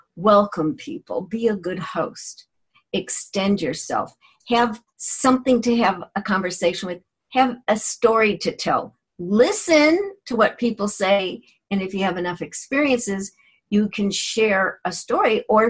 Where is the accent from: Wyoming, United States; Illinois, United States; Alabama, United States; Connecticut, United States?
Illinois, United States; Chicago; now in San Francisco, United States; I'm originally from Chicago, though I've lived in San Francisco for many years.